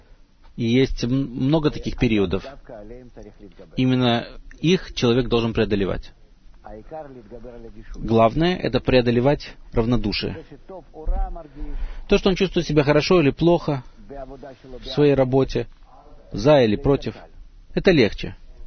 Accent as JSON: {"language": "Russian", "region": "Hamburg", "country": "Germany", "said": "Здравствуйте, Раф, я из Гамбурга."}